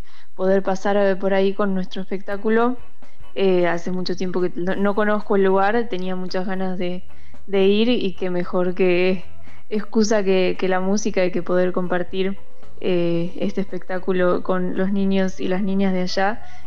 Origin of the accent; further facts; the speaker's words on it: Buenos Aires, Argentina; yo soy de la ciudad de Buenos Aires, en realidad. Después me mudé más a zona oeste de Buenos Aires.